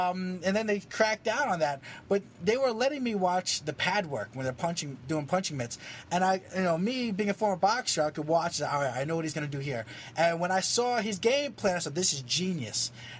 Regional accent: Philippines; But now it's like whenever I tell people, yeah, I'm Filipino, oh, Pacquiao!

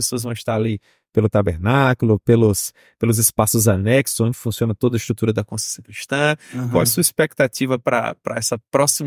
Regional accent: Campina Grande, Paraíba, Brazil; Nós aqui que somos de Campina Grande, todos nós sabemos

